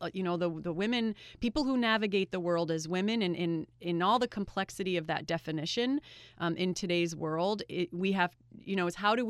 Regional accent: Canada; I'm a Canadian, but it does seem in this country like change happens from the bottom up.

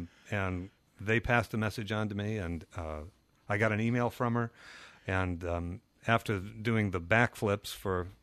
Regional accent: Connecticut, United States; also born or lived in Michigan; Well, yes, and after Connecticut, we moved to Michigan.

